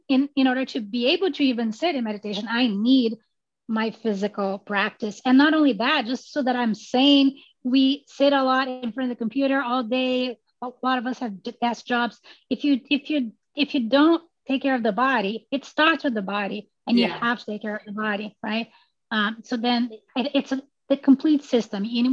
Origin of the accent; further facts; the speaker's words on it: Brazil; moved away; I am originally from Brazil, but I've been here, you know, I think 26 years, maybe longer at this point, I've lost count.